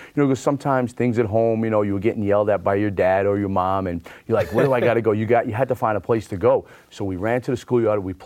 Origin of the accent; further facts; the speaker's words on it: Brooklyn, New York, United States; Well, growing up in the Park Slope section of Brooklyn way back in the day in the 70s and early 80s, everywhere you go, there's a basketball court.